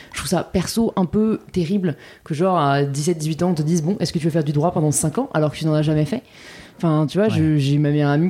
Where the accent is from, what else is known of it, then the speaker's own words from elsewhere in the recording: Paris, Île-de-France, France; Alors, j'ai grandi à Paris. Je suis parisienne, born and raised.